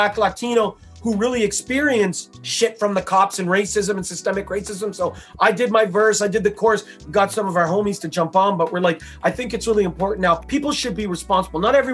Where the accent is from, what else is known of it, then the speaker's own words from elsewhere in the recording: Toronto, Ontario, Canada; Growing up in Toronto, we grew up in a suburb of Toronto, like 20, 30 minutes away from downtown Toronto, in a predominantly Italian neighborhood.